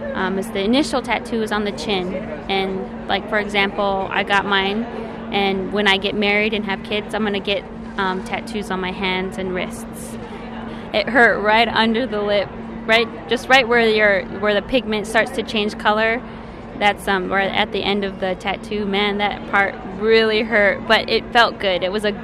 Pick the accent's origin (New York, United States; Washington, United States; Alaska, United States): Alaska, United States; And where I'm from is from the Bering Strait region, the Norton Sound region of Alaska, which is in the northwestern side of Alaska.